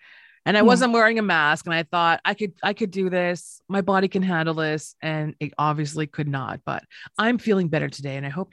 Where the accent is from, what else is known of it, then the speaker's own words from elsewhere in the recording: Winnipeg, Manitoba, Canada; born there; I know where I was born in Winnipeg, the Queen statue is still down and it's still painted red